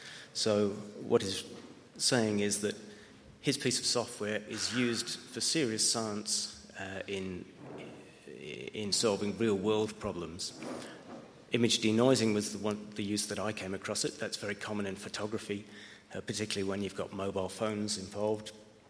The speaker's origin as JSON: {"language": "English", "region": "London", "country": "United Kingdom", "said": "from London."}